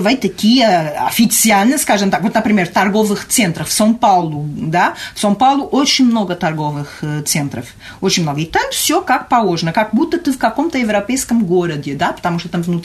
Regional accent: Lisbon, Portugal; я из Лиссабона

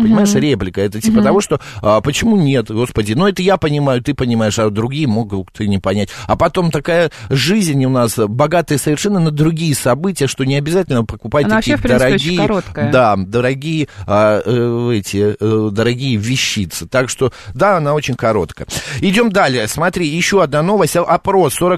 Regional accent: Moscow, Russia; мы, москвичи

